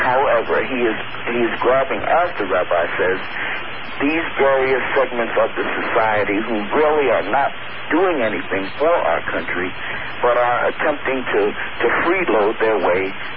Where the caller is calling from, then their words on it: Virginia, United States; I am calling from Virginia, and I, first of all, have noticed I'm a veteran of the United States military